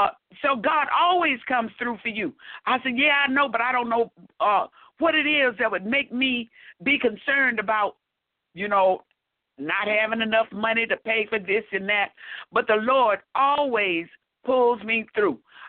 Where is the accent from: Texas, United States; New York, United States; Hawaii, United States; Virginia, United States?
Texas, United States; moved away; because I'm from Texas where it's hot and it's very cold here.